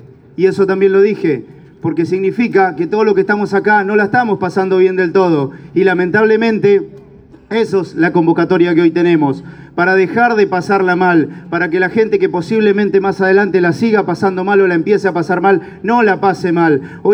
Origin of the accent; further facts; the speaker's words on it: Tres Arroyos, Buenos Aires Province, Argentina; nosotros como argentinos, como trabajadores, como ciudadanos de a pie, como tresarroyenses, no lo vamos a permitir.